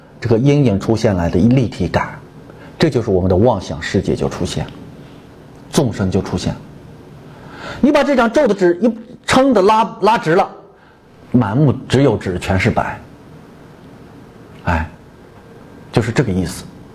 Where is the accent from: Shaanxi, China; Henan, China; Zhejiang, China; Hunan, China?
Shaanxi, China; 我们陕西人叫他大舅他二舅都是他舅呀，